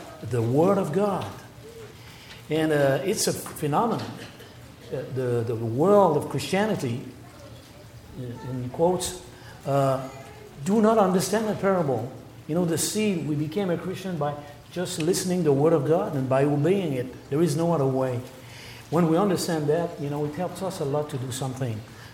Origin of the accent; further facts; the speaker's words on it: Quebec City, Quebec, Canada; I am from Quebec City, okay, area.